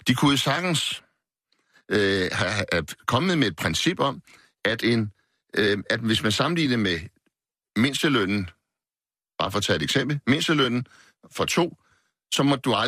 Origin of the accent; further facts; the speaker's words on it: Gladsaxe, Capital Region of Denmark, Denmark; nu er jeg opvokset i Gladsaxe